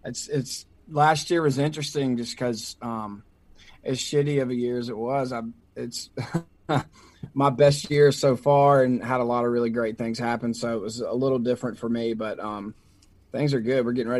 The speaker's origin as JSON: {"language": "English", "region": "Mississippi", "country": "United States", "tie": "born or raised there", "said": "Well, so I grew up in Mississippi, and I grew up very country"}